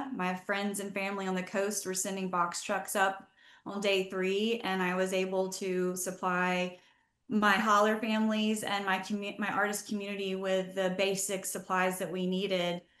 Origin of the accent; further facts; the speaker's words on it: Jacksonville, North Carolina, United States; also born or lived in Charlotte; now in Penland, United States; I'm from North Carolina. I grew up on the coast in Jacksonville, North Carolina. I've experienced many hurricanes in my time.